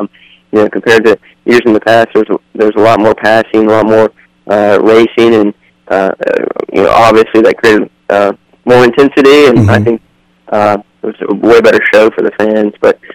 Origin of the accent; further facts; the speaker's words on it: Westmore, Iowa, United States; I'm originally from Westmore, Iowa